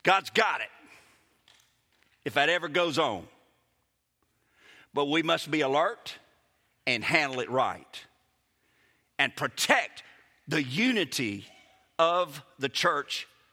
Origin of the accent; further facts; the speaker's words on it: Kosciusko, Mississippi, United States; also born or lived in Clinton / Hattiesburg; I grew up in Kosciuszko, and then I went to Clinton my last 2 years of high school. Those are like home for me. But I was born in Hattiesburg.